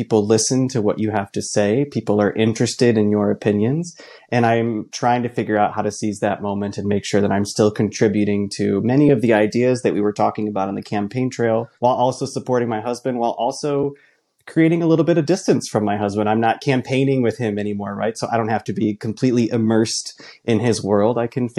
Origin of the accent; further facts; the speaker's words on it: Michigan, United States; Not only do I talk about growing up in the Midwest, coming out, all of those feelings and thoughts and emotions that I was experiencing as a closeted kid up here in conservative Northern Michigan